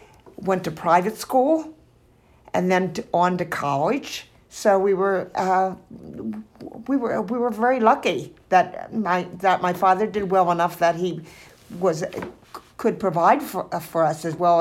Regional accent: Carversville, Pennsylvania, United States; I grew up in Carversville, Pennsylvania, which is not far from Doylestown.

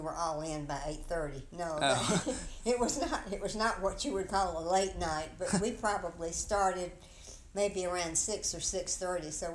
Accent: Jasper, Alabama, United States; born there; I was born in Jasper, Alabama.

